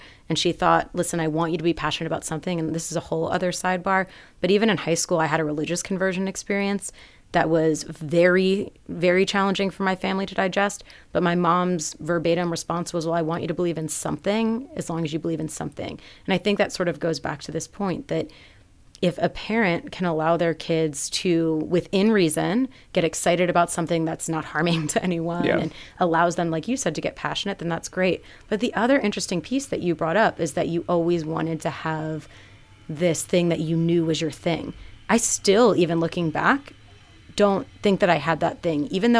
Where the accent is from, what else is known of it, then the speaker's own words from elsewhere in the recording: Maryland, United States; And when you're a kid growing up in Maryland, that seems far enough, but not too far.